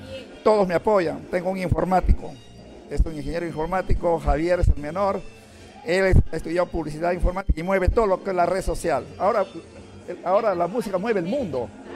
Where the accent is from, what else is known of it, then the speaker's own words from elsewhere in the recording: Peru; accent: jungle (selvático); Yo pienso que estoy hablando como limeño, pero me dicen, no hablas como limeño. Tú eres selvático, ¿verdad? Orgulloso de ser selvático, orgulloso de representar a mi país en el Perú y el mundo